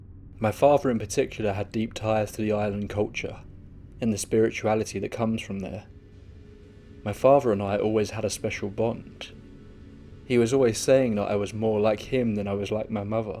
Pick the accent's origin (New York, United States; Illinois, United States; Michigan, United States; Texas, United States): New York, United States; Bronx; When I was growing up in the Bronx, we lived in apartments, as most people did.